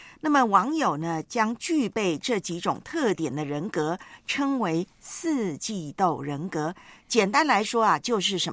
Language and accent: Chinese; Taiwan; 在三月底的时候，从家乡，我的老家、